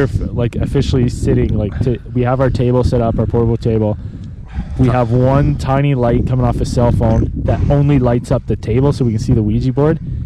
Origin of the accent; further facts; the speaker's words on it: Canada; That's just, you know, politeness. We're Canadian.